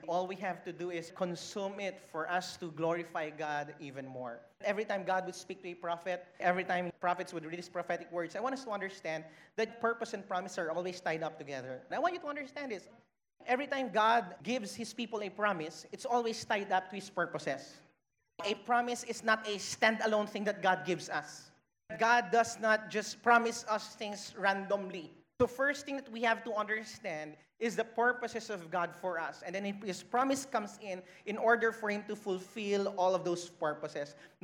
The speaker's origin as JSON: {"language": "English", "country": "Philippines", "tie": "born or raised there", "said": "Growing up in the Philippines, some of us, we've memorized John chapter 3 verse 16."}